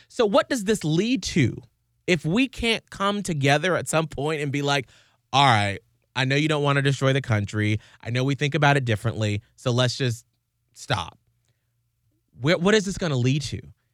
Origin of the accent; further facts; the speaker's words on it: United States; And it's because we all agree to this contract of being American citizens, that this is how we conduct ourselves in our country, and this is what we agree to.